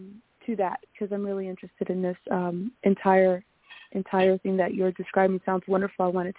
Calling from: New Jersey, United States; I'm calling from New Jersey.

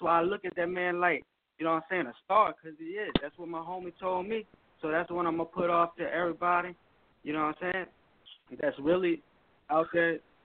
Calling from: Louisiana, United States; I'm calling from Louisiana.

